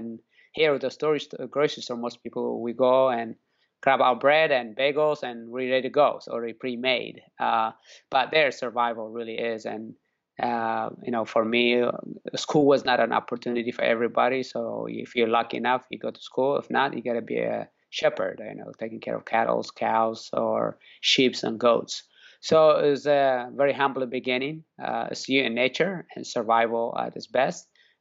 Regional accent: Eritrea; it was growing up in Eritrea, where I was born, and third world country in the Horn of Africa.

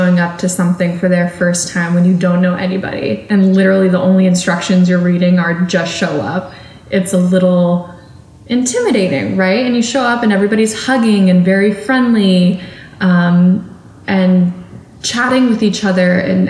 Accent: New Hampshire, United States; also born or lived in North Carolina, United States; now in Philadelphia, United States; I was raised in New Hampshire, went to school in North Carolina. I didn't know anybody when I moved to Philly.

